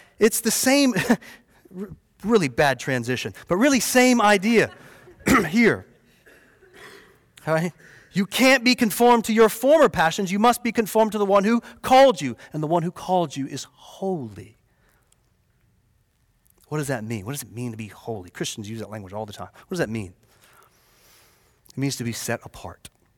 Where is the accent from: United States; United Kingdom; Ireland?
United States; born there; I'm an American. I was born in America. It's sort of the culture I learned.